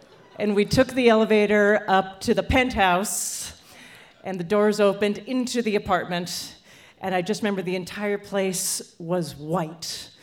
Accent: Calgary, Alberta, Canada; moved away; Growing up in Calgary, Alberta, Canada. Yeah, woo, interesting. I couldn't wait to leave.

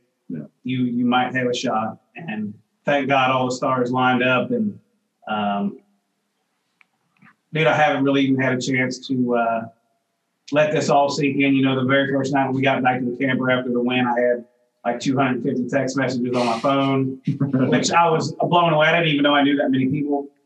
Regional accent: United States; style of fishing that I grew up doing on the Ohio River

